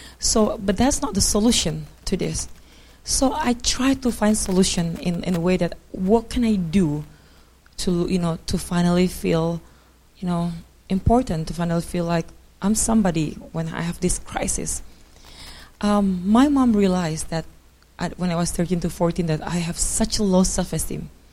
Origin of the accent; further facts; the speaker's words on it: Bali, Indonesia; I grew up in Bali, Indonesia. My father from Brazil, mom Indonesians, and I have two younger siblings.